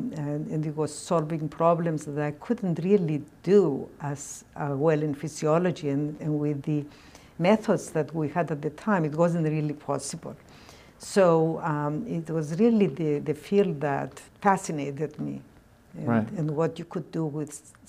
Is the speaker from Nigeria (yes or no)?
no; Cyprus; I came from Cyprus.